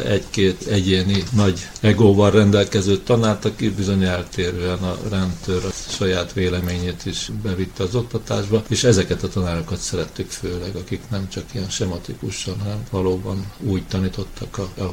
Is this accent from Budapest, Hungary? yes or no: yes; Budapest, Hungary; 1946-ban születtem Budapesten. Hárman voltunk testvérek, én vagyok a középső. Iskolába Budán jártam, általános iskolába